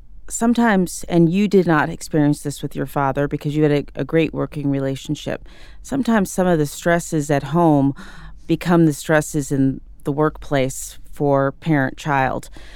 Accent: Houston, Texas, United States; I did. I grew up in Houston.

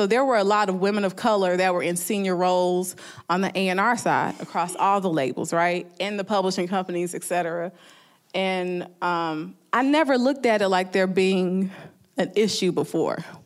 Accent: Southern United States, United States; I'm clearly Ethiopian American, but I grew up in the South, in, you know, all black neighborhood, et cetera.

